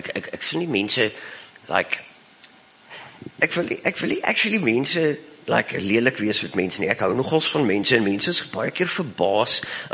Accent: Bellville, Western Cape, South Africa; Ek kom ook van Belwel af

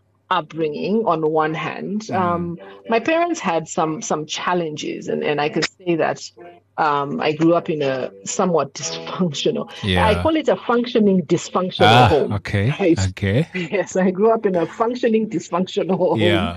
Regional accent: Zimbabwe; growing up in Zim, and I realized that we lived in what was a utopia.

